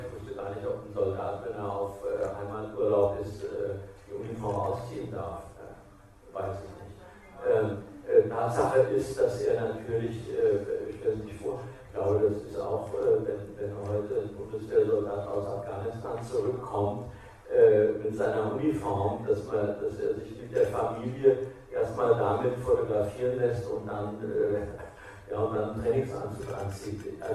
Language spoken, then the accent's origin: German; Hesse, Germany; Ich bin aus dem Taunus in Hessen.